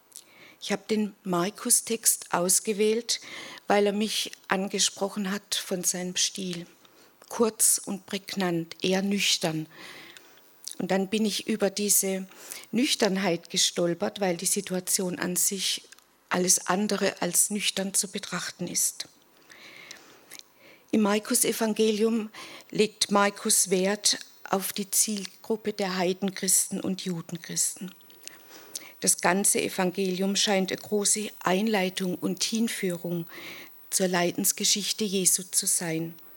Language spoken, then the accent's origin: German; Bad Schönborn, Baden-Württemberg, Germany; Manche kennen mich ja schon, ich komme aus Bad Schönborn normalerweise.